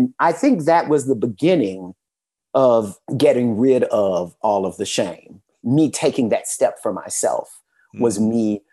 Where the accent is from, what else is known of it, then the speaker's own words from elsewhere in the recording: Louisiana, United States; I'm from Louisiana.